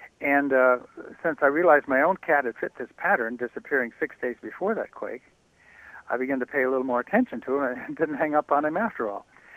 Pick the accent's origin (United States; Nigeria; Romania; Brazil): United States; Glen Ellen, California; including my hometown of Glen Ellen.